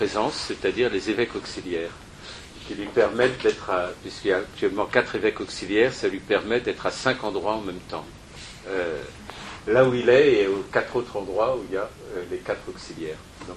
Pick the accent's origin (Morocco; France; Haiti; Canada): France; Paris, Île-de-France; je suis un Parisien, prêtre à Paris depuis 1984, donc ça fait 33 ans, presque 34